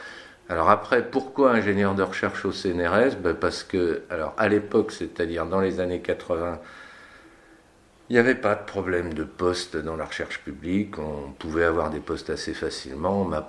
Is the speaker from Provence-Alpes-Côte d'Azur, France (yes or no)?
no; Brittany, France; j'aimais bien les bateaux, je faisais de la voile, je suis breton